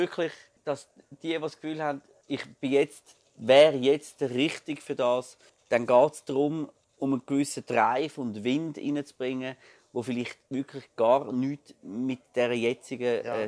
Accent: Glarus, Switzerland; Ich bin ja ursprünglich Glarner

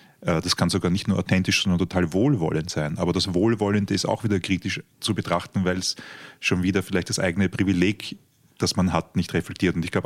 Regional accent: Baden, Lower Austria, Austria; ich komme aus Baden bei Wien, gut aufgewachsen

